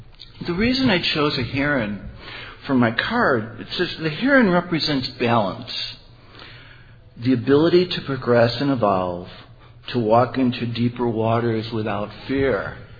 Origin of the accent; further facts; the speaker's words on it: Deer Park, Illinois, United States; I'm a grateful member of Al-Anon. I hail from Deer Park, Illinois, which is one of the northwest suburbs of Chicago.